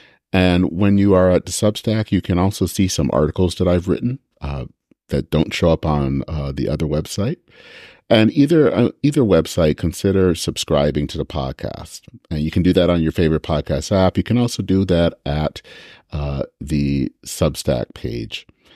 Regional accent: Flint, Michigan, United States; Bethel United Methodist Church, a church that I am very familiar with, in Flint, Michigan, which is my hometown.

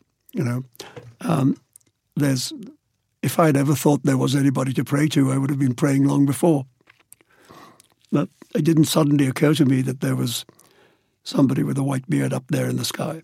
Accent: India; born or raised there

